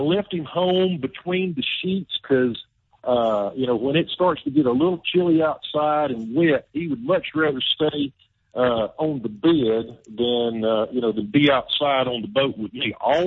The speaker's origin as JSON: {"language": "English", "region": "North Carolina", "country": "United States", "tie": "born or raised there", "said": "And while I was raised in North Carolina, so I love fishing, you know, the Carolina reservoirs as well as the Carolina coast."}